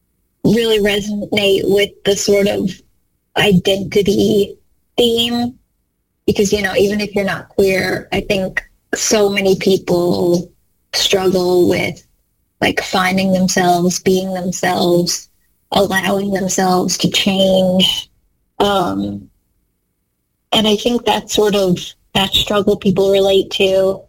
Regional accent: Canada; as a Canadian filmmaker, I like dreamed of having my film play at TIFF.

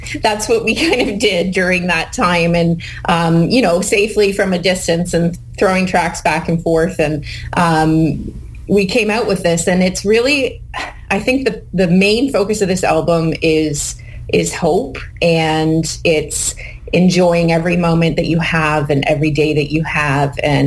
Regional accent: Canada; being Canadian, we grew up in Canadian folk music.

